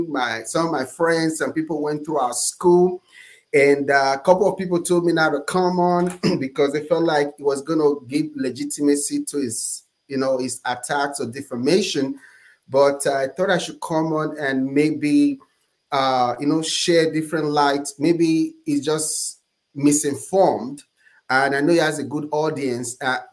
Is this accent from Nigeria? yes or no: yes; Nigeria; now in Atlanta, United States; I was born and raised in Nigeria. So I came to America with only $100 and a suitcase of clothes.